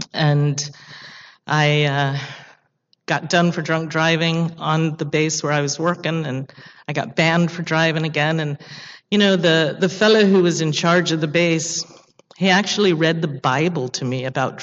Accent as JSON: {"language": "English", "region": "London", "country": "United Kingdom", "tie": "born there", "said": "I'm an only child, and I will tell you, I was born in London."}